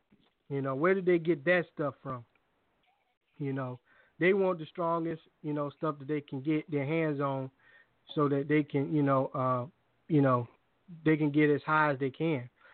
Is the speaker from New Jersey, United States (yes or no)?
no; Hampton, Virginia, United States; also born or lived in Richmond; I'm from Hampton, too, in case you guys didn't know. And you know, I mean, I've lived in Richmond myself